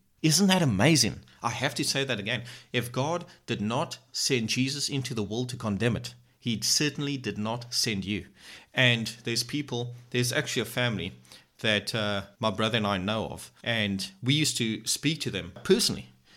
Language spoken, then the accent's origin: English; South Africa; And I'm a South African and I'm living in South Africa. And I've been here my whole entire life so far.